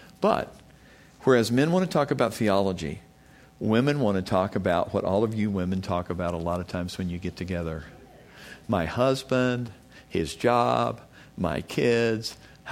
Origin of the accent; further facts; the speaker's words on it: United States; Well, I'm from the United States.